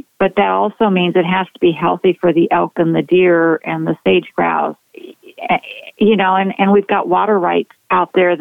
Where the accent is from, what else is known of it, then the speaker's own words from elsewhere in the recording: Steamboat Springs, Colorado, United States; Well, I was actually born in Northwest Colorado. I was born in Steamboat Springs quite a few years ago, and so I'm a native.